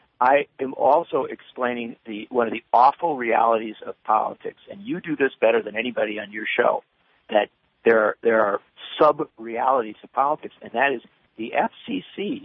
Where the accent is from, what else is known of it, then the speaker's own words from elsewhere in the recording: Wisconsin, United States; they're going into rural races in states like my home state of Wisconsin